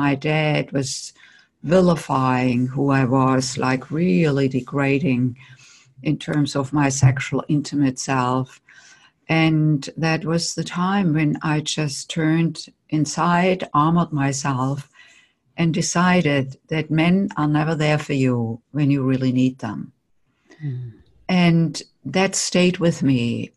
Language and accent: English; Germany; moved away as an adult; now in United States; I grew up in Germany and came to the United States in my late 20s.